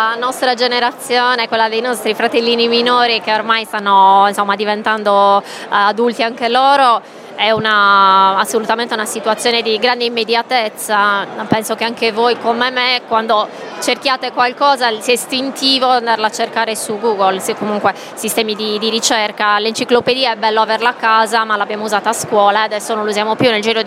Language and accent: Italian; Cagliari, Sardinia, Italy; Penso così, perché da cagliaritana ho scoperto